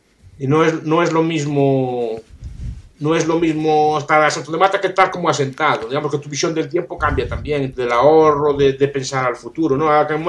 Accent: Vigo, Galicia, Spain; Yo ahora estoy hablando desde Vigo. Yo de Vigo aquí son mis antepasados, mi familia de por aquí.

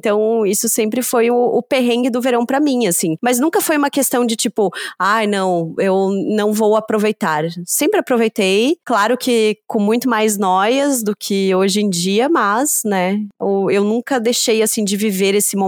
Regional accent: Lages, Santa Catarina, Brazil; Fui criada em Lages, né? O verão lá é um verão muito mais suave, ameno, de agradáveis temperaturas, friozinho à noite e tal.

